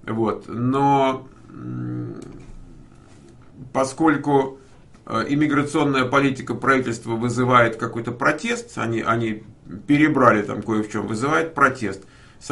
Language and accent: Russian; Russia; accent: Russian; now in United States; с моей там жидовской мордой и с моим русским акцентом